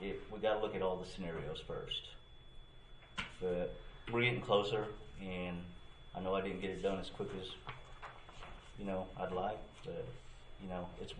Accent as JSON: {"language": "English", "town": "Dustin", "region": "Oklahoma", "country": "United States", "tie": "born or raised there", "said": "I grew up in Dustin, and I know what that area is like. It's a lot different than going somewhere else. It's rougher."}